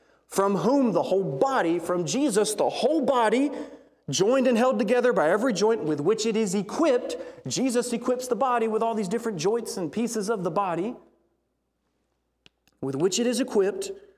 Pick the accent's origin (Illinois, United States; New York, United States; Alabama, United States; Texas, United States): Alabama, United States; I grew up in Alabama, as everyone knows.